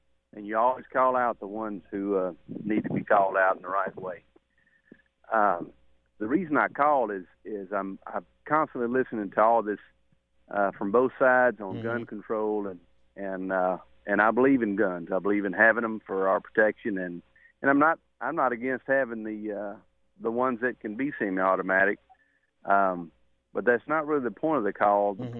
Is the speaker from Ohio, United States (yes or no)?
no; Louisiana, United States; I appreciate it, and I love getting to speak with you, fellow Louisiana man.